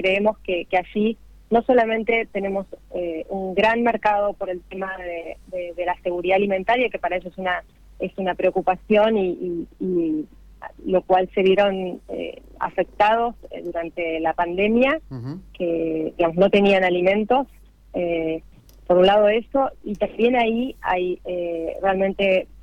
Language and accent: Spanish; Santa Fe, Argentina; nosotros primero como santafesinos debemos analizar cuáles son esas exigencias del mercado destino